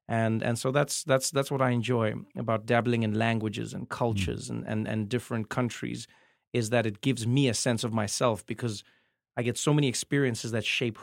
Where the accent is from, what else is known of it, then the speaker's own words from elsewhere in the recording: South Africa; as a South African comedian, I can't come to America and tell you jokes about our politicians.